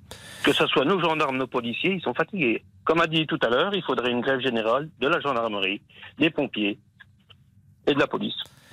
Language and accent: French; Vesoul, Bourgogne-Franche-Comté, France; quand on dit qu'on est des Vesoul